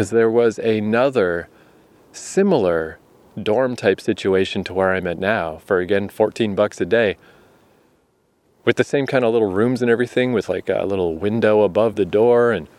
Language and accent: English; New Brunswick, Canada; It reminds me of back home. I'm from New Brunswick, Canada.